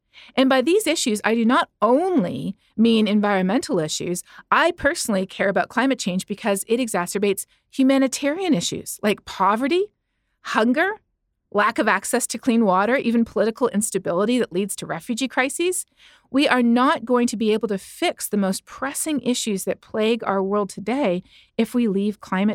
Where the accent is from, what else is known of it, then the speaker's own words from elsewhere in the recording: Canada; now in United States; Growing up in Canada, you know, we learned that the sky is blue, the grass is green, and climate is changing due to human activity.